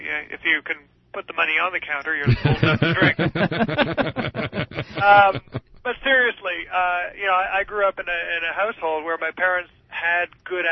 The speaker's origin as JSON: {"language": "English", "town": "Montreal", "region": "Quebec", "country": "Canada", "tie": "born or raised there", "said": "Incidentally, I was born and raised in Montreal as well"}